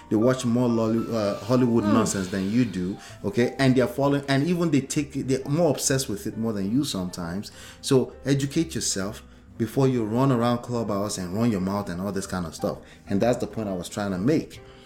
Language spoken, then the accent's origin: English; Nigeria; no offense to Nigerians, I'm Nigerian, is raising kids in Nigeria is better than raising kids in America.